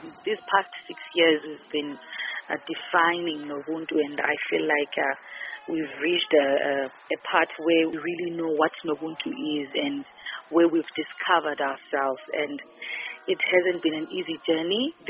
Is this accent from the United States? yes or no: no; Bulawayo, Zimbabwe; We come all the way from Zimbabwe in Bulawayo.